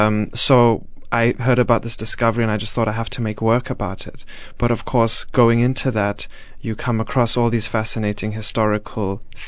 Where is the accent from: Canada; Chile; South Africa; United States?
South Africa; Johannesburg, Gauteng; I was born and raised in Johannesburg, but Rustenburg is where my family came from, and there's no longer a Jewish community there.